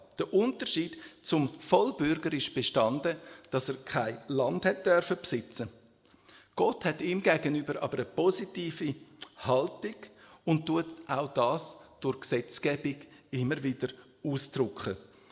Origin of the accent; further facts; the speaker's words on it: Switzerland; aber als Schweizer selber, einmal ich zumindest, habe auch Probleme